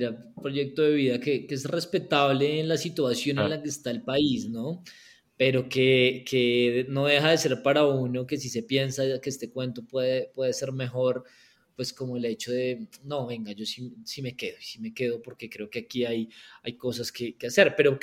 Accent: Colombia; la primera vez y la segunda y la tercera vez que yo salí de Colombia fue a ir a concursos de debate

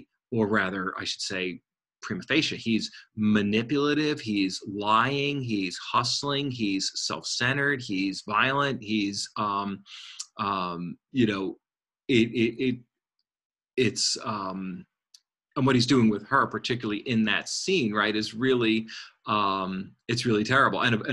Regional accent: New Jersey, United States; I'm not Jewish, but I'm Italian from Jersey, which is actually very close.

